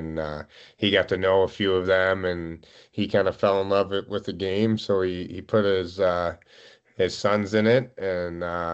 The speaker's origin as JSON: {"language": "English", "town": "St. Louis", "region": "Missouri", "country": "United States", "tie": "born or raised there"}